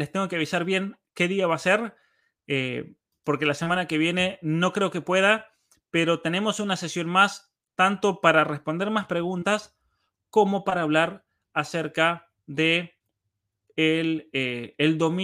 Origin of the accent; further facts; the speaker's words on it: Argentina; En mi caso, pues yo soy argentino